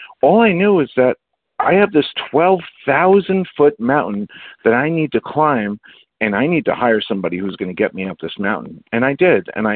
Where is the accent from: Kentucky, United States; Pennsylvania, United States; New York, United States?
New York, United States; Bronx; now in Queens, United States; You know, I moved from the Bronx. Everybody knows me … I'm in Queens.